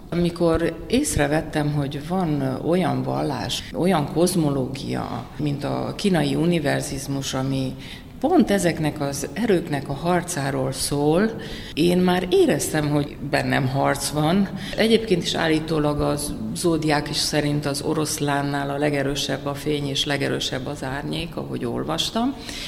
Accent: Oradea, Bihor, Romania; nagyon jó művészek voltak Váradon. Ebbe a forrongó légkörben ott nőttem fel én is.

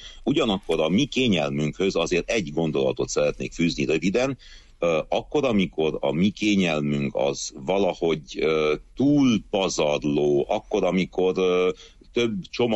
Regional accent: Székely Land, Romania; legyen otthon, Erdélyben, Székelyföldön, a szülőföldön

